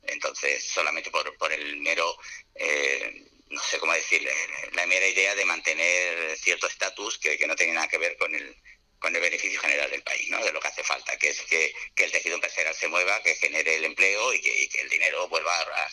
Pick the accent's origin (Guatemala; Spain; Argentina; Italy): Spain; Málaga, Andalusia; yo que soy de Málaga, solamente va a poder hacerlo aquí en Málaga.